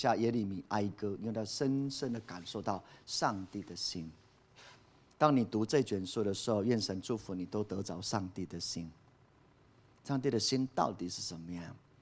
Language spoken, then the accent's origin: Chinese; Taiwan; 盼望台湾能够悔改，盼望我们台湾人能够回头